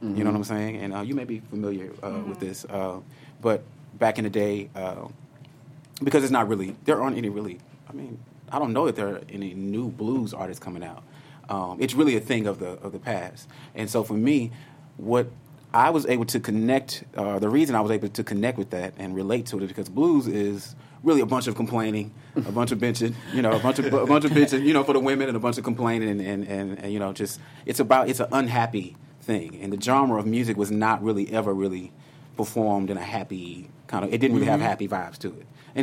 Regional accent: Houston, Texas, United States; I come from Houston, Texas, just by the way, born and raised, and it's never been easy for me.

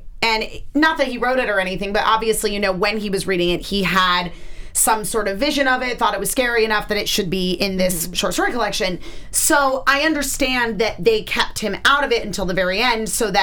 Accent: Connecticut, United States; because I'm from Connecticut where they think prohibition is still happening.

